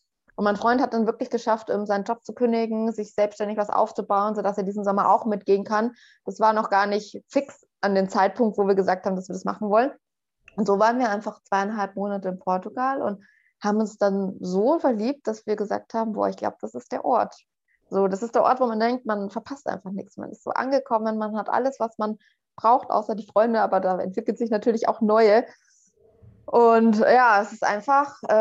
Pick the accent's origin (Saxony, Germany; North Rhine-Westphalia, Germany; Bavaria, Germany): Bavaria, Germany; Nee, ich bin gar nicht in Berlin aufgewachsen. Ich bin auch so in Nordbayern in einer Kleinstadt aufgewachsen.